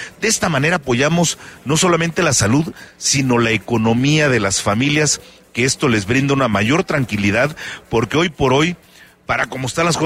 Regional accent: Mexico; como buenos mexicanos, nos acordamos del doctor cuando estamos enfermos

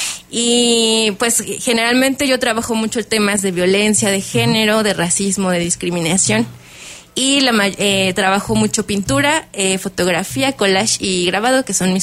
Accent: Actopan, Hidalgo, Mexico; now in Querétaro, Mexico; Sí, yo soy de Actopan.

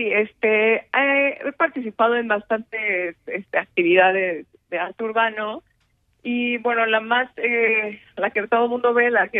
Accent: Querétaro, Mexico; Bueno, yo soy una artista queretana.

